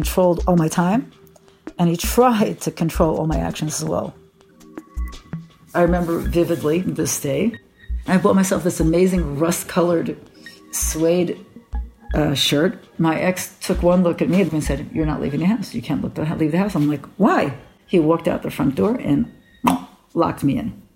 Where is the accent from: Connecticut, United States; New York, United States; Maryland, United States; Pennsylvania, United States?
New York, United States; Brooklyn; now in Jerusalem, Israel; I grew up in Brooklyn, in the religious area of Brooklyn. I teach Zumba Extreme, which is a wild form of Zumba, at the Jerusalem YMCA Sports Center.